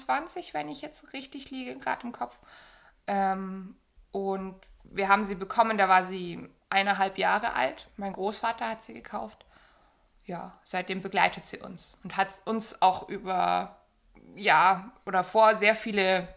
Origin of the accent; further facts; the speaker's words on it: Bavaria, Germany; seit 2017 tätig als mobile Reitlehrerin hier in meiner Heimat im Unterallgäu.